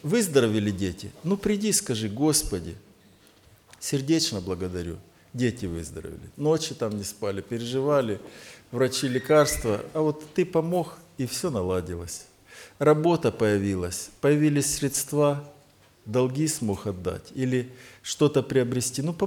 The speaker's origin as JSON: {"language": "Russian", "town": "Myrhorod", "region": "Poltava Oblast", "country": "Ukraine", "said": "Ну, вы же знаете, что я из Миргорода, да?"}